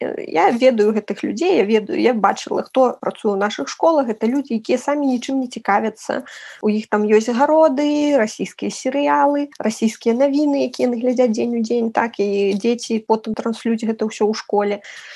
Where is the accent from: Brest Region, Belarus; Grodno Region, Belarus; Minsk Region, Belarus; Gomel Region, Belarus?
Gomel Region, Belarus; Rudabelka; як беларуска, я з Рудабелкі, так? Я не пра ўсю Беларусь кажу, я разумею, што ў Гродна, ў Брэсці, ў Мінску могуць усім іншыя думкі ў людзей і іншыя паводзіны, але вось у маёй вёсцы